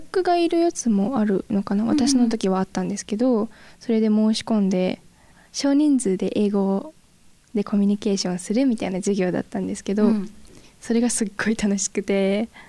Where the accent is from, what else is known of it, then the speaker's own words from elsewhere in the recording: Fukuoka, Japan; also born or lived in Nagoya; 福岡に戻るか、東京もちょっと考えてて